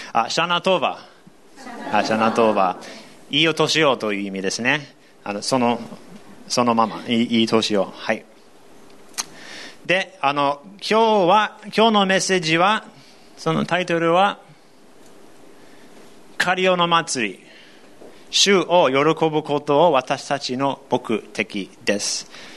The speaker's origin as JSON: {"language": "Japanese", "country": "United States", "second_language": "Japanese", "moved": "as an adult", "lives_now": "Japan", "said": "僕アメリカ人です。"}